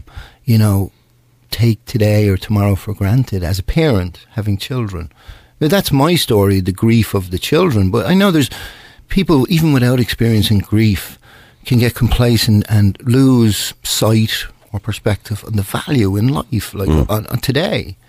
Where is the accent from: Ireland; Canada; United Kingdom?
Ireland; I'm Irish, we're stubborn.